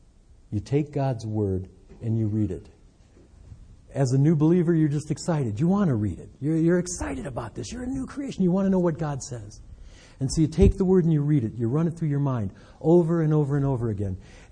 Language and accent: English; Detroit, Michigan, United States; I came down here from Detroit. I'm saying y'all with the best of them. That's not a Detroit thing.